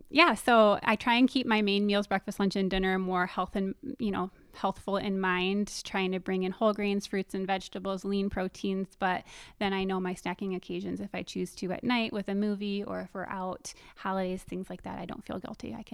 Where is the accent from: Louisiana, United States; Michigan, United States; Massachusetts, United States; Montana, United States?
Michigan, United States; Detroit; also born or lived in Indiana; I am not. I am from Michigan, Metro Detroit area.